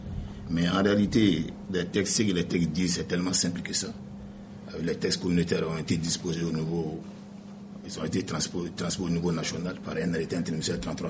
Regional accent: Mali; Tel n'est pas le cas chez nous, au Mali.

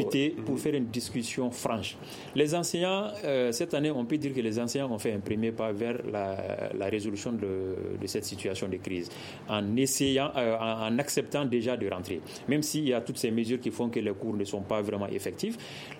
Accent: Mali; Nous sommes tous des Maliens.

